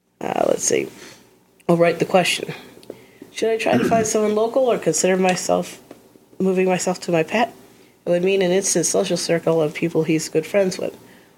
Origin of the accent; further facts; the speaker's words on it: San Francisco, California, United States; also born or lived in Europe; I'm from the San Francisco area and thus a snob.